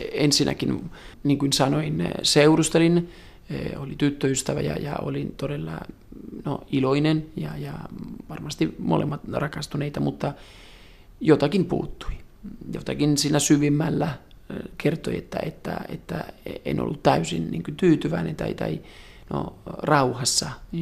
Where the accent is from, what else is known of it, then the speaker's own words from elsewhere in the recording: northern Italy, Italy; Finnish is a second language; menin takaisin minun kotikaupunkini Pohjois-Italiaan ja siellä työskentelin